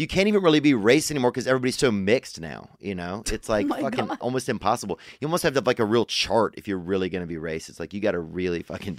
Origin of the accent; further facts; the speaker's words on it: Louisiana, United States; I'm from Louisiana.